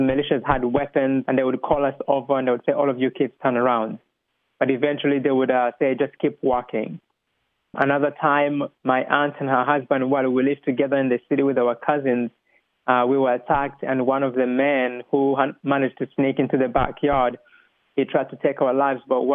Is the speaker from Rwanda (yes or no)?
yes; Rwanda; so I was born and raised in Rwanda, as you said, and as a little boy, I grew up at a time when Rwanda was going through a lot of tribal unrest.